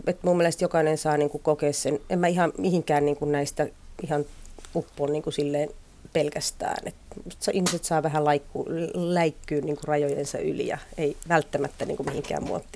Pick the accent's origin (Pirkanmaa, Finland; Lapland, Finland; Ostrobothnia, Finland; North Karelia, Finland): North Karelia, Finland; Joensuu; Mä olen kaupunkilainen, mä oon kasvanut Joensuussa, mutta siellä oli siihen aikaan paljon semmoisia metsiä